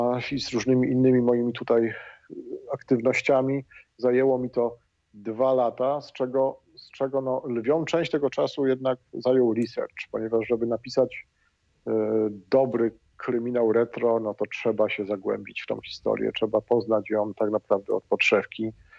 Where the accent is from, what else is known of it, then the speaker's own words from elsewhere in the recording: Tarnów, Lesser Poland, Poland; also born or lived in Lublin; Urodziłem się w Lublinie, ale tam rodzice mieszkali tylko przez pierwsze 3 lata mojego życia. Później przeprowadziliśmy się do Tarnowa i Tarnów to jest moje rodzinne miasto, z nim czuję się emocjonalnie związany